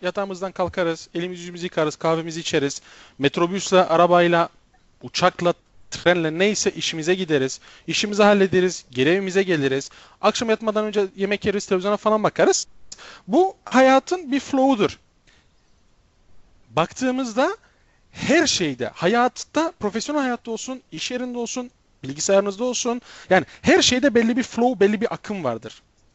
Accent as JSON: {"language": "Turkish", "town": "Brussels", "region": "Brussels-Capital Region", "country": "Belgium", "tie": "born or raised there", "said": "Değilim. Belçika, Brüksel. Doğma büyüme buralıyım."}